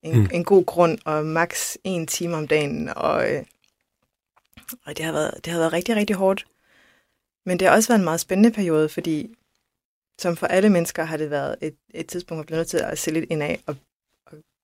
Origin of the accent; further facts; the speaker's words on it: Varde, Region of Southern Denmark, Denmark; born there; jeg begyndte at studere i København. Jeg er født i Varde i Vestjylland. Min far er fra Jylland, og min mor er fra Polen. Så jeg har altid haft lidt to kulturer, sådan en jysk-dansk kultur og en slavisk, meget romantisk kultur i min opvækst.